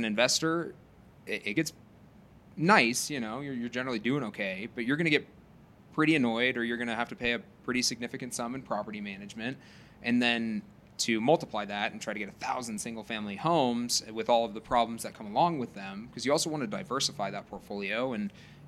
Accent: Nebraska, United States; I'm from Nebraska. I didn't go to school.

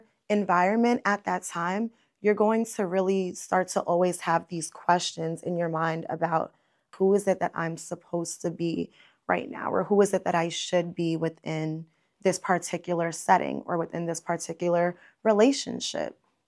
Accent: Bronx, New York, United States; I'm from New York, I'm from the Bronx specifically.

